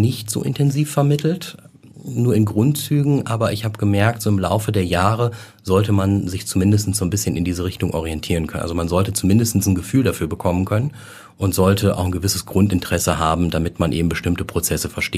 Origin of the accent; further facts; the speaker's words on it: North Rhine-Westphalia, Germany; now in Hamburg, Germany; Nordrhein-Westfalen ist mein Zuhause, meine Heimat.